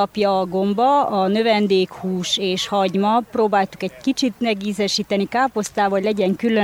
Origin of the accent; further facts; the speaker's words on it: Mureș County, Romania; Igen, a Nyárád mentéről származom